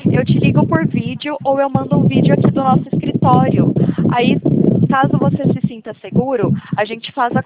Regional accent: Rio Claro, São Paulo, Brazil; Eu sou de Rio Claro, é pertinho, pertinho de você.

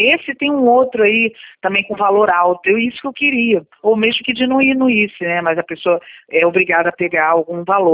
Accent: Rio de Janeiro, Brazil; Eu sou do Rio.

